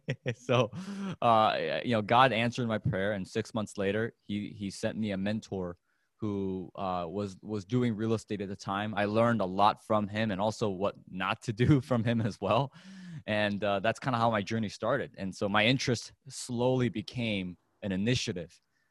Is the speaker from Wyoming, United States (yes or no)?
no; Chicago, Illinois, United States; I grew up in America, you know, and I'm sure you have a lot of listeners around the world, right, internationally. There's a huge problem in my hometown of Chicago, in the south side of Chicago